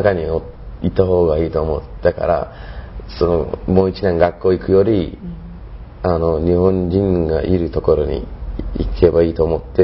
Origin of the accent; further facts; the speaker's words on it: Turkey; Japanese is a second language; トルコから来ました。今、農学部2年生です。